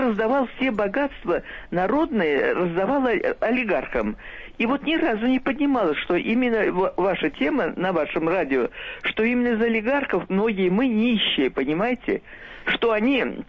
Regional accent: Moscow Oblast, Russia; потому что я из Подмосковья, я имею в виду.

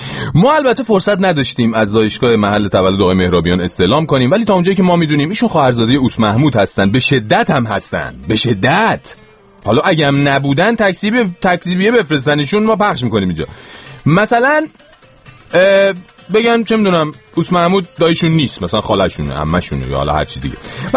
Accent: Iran; moved away; چند وقت آقا از ایران اومدم بیرون؟

